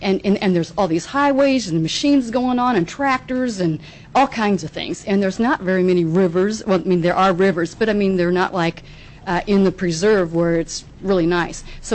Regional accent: Iowa, United States; I grew up in Iowa, and everybody knows that Iowa is a very much a farming community or farming state

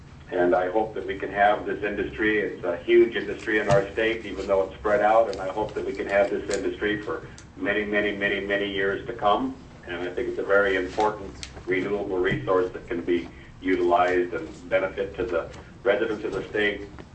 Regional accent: Juneau, Alaska, United States; born there; The state I was born in Juneau, and my family's been a resource-based family, clear back to my grandfather, and in Southeast Alaska

